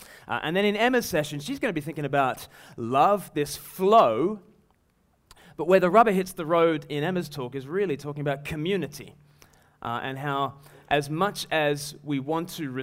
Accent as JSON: {"language": "English", "town": "Eastbourne", "region": "South East England", "country": "United Kingdom", "said": "I'm from Eastbourne, so everyone's Christians for hundreds of years."}